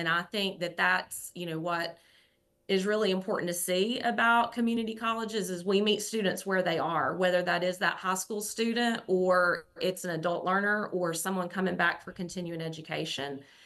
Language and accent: English; Morganton, North Carolina, United States; So growing up, I'm from Morganton, North Carolina. I'm born and bred in Western North Carolina and a proud North Carolinian.